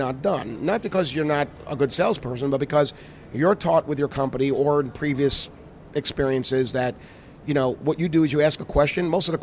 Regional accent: New York, United States; I'm a New Yorker anyway, so I can say these things

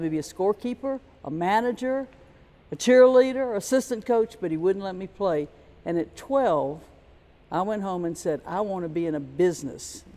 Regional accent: Opelousas, Louisiana, United States; I grew up in Opelousas, Louisiana. It took me to the third grade to learn to spell it

